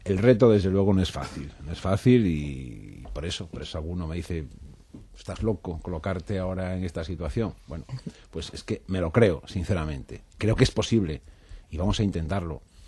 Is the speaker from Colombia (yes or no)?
no; Galicia, Spain; afortunadamente soy gallego y pude ejercer políticamente de gallego